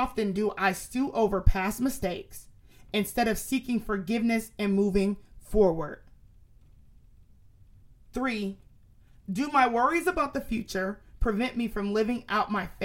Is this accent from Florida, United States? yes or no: yes; Florida, United States; I'm so Florida, I said jit. I'm from Florida for real now.